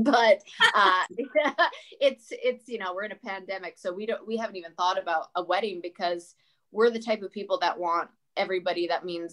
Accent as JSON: {"language": "English", "country": "Canada", "lives_now": "United States", "said": "I'm also Canadian."}